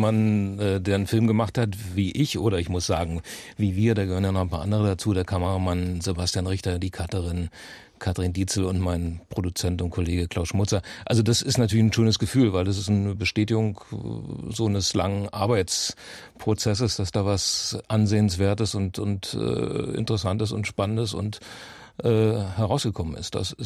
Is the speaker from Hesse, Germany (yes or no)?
no; Dessau, Saxony-Anhalt, Germany; also born or lived in Eisleben; also ich bin ja nicht so weit weg von hier geboren worden, in Eisleben und aufgewachsen in Dessau.